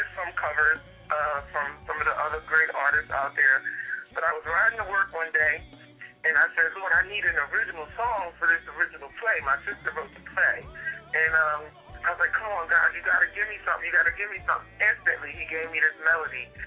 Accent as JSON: {"language": "English", "town": "Baltimore", "region": "Maryland", "country": "United States", "moved": "yes", "said": "I'm actually originally from Baltimore, Maryland, and I grew up in a family of gospel singers, and that's just what we did. And now I live in South Jersey."}